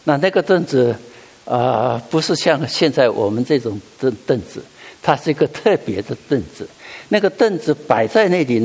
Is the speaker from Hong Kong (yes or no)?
no; Taiwan; 我是在台湾长大，那在台湾当时有一个规定，就是每一个人都要服兵役。